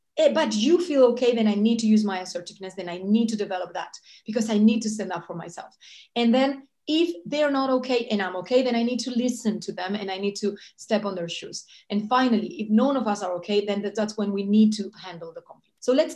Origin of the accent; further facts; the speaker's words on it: Spain; English is a second language; now in Belgium; I mean, I'm from Spain, my parents told me, never go to France.